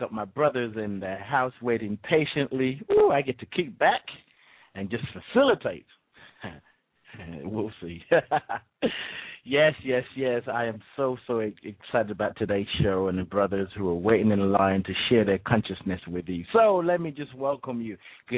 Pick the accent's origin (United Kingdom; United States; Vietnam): United States; the South; accent: southern; Like my southern accent.